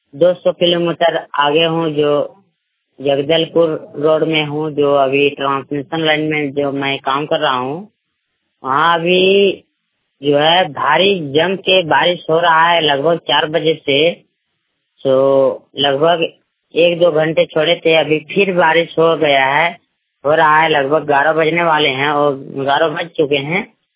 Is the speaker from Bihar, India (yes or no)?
no; Jharkhand, India; ग्राम सटकरे post प्रखंड किशनगढ़ जिला हजारीबाग का रहने वाला हूँ।